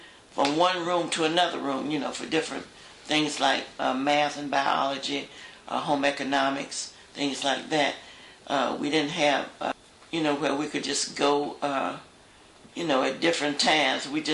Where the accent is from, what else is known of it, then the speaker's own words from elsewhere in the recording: Carrboro, North Carolina, United States; Well, actually, I was born at Lincoln Hospital in Durham, North Carolina.